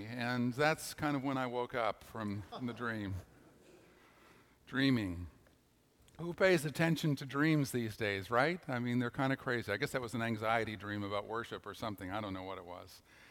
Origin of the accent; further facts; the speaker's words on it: Toronto, Ontario, Canada; I was sitting in worship in my hometown church in Toronto. I was probably 13 or 14.